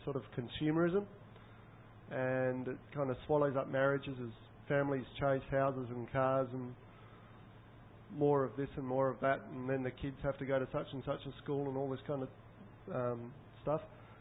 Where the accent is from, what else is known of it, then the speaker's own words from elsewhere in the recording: Perth, Western Australia, Australia; from Perth in Western Australia.